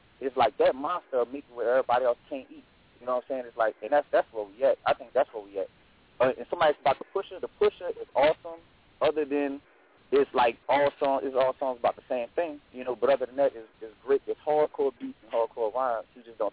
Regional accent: New Orleans, Louisiana, United States; I'm from New Orleans.

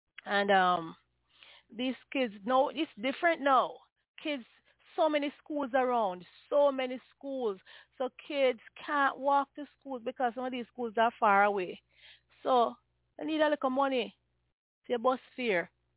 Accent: Jamaica; Growing up in Jamaica, then it was cool. It was nice. It was safe.

